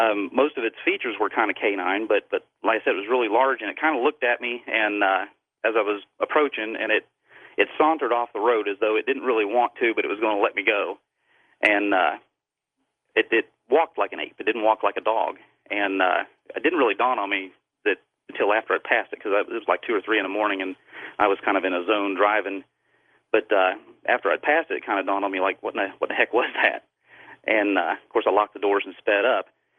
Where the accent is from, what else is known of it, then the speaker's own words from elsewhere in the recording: West Virginia, United States; And the Mothman thing, I'm from West Virginia, and my wife and I took a trip to Point Pleasant and kind of explored that.